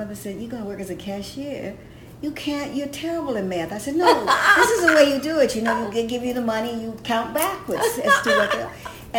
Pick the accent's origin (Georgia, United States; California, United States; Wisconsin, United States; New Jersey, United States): Georgia, United States; Atlanta; I come from a family of school teachers. Mm-hmm. So, and I come from the South, Atlanta, Georgia.